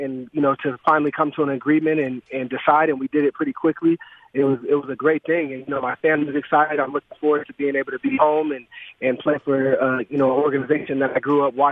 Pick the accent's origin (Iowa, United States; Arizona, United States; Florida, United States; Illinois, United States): Arizona, United States; got a great opportunity to play here for the Arizona Cardinals. It's my hometown.